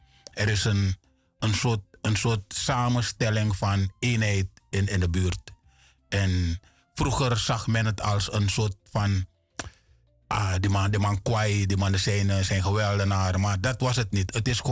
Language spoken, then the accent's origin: Dutch; Paramaribo, Suriname; Ik ben opgegroeid in de leukste buurt van Paramaribo.